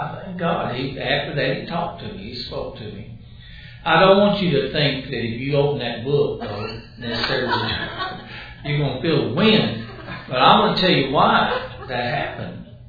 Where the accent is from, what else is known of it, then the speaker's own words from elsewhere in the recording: Dallas, Texas, United States; When I was young, church I grew up in Dallas, there was a friend